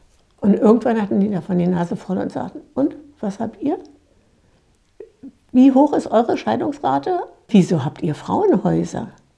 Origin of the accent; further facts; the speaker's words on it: Germany; also born or lived in France; ich werde den Teufel tun und dann sagen, aber ich bin Deutsche, ich mache das so, da geht's noch.